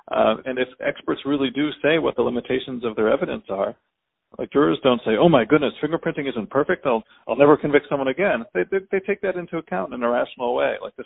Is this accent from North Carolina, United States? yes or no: yes; North Carolina, United States; my home state of North Carolina participates in the federal data bank